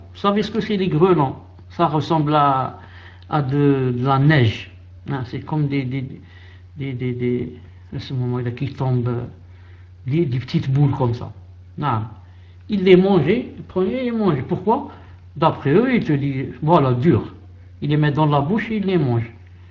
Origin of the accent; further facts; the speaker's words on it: Algeria; chez nous en Algérie, dans les recoins, vraiment, les petits patelins dans la forêt ou je ne sais où, surtout je crois au Sahara